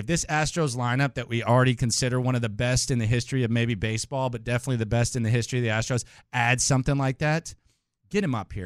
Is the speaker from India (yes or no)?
yes; India; Come on, man. I'm Indian.